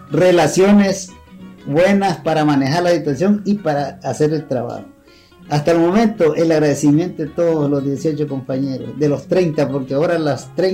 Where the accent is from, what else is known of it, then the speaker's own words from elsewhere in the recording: San Lucas, Madriz, Nicaragua; soy de la Comunidad de los Canales, del municipio de San Lucas, departamento de Madrid.